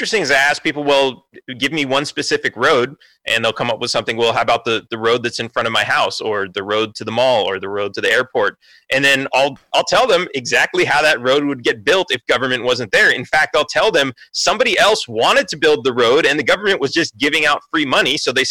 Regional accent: Los Angeles, California, United States; I grew up in Los Angeles, California, thinking I was free.

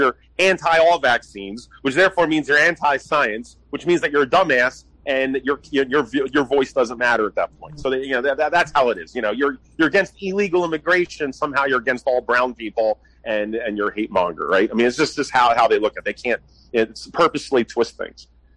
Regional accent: Philadelphia, Pennsylvania, United States; I mean, I come from Philly. I spend time in New York City.

